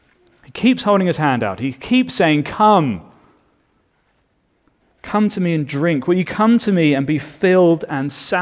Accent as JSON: {"language": "English", "region": "England", "country": "United Kingdom", "tie": "born or raised there", "said": "When I was growing up in England, Halloween was a lot more sinister than many people treat it today."}